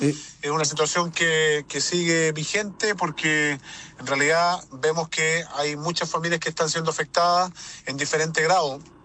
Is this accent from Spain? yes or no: no; Corral, Los Ríos, Chile; yo, como te comentaba, soy nacido y criado acá en Corral